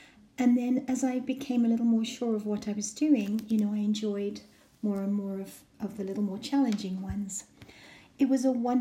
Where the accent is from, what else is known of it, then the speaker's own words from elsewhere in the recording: Zambia; I grew up in Central Africa in a country called Zambia, originally Northern Rhodesia.